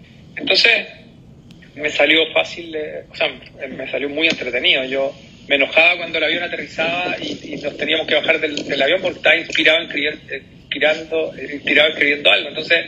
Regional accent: Chile; Yo me considero latinoamericano más que chileno, pero mi familia está acá, mis hijos están acá, mi nieto está acá.

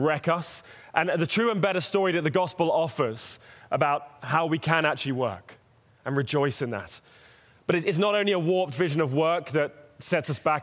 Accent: London, United Kingdom; I grew up in North London, big Jewish community.

